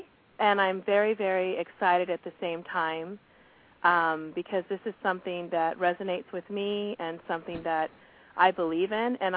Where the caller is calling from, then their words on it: California, United States; I'm calling from California.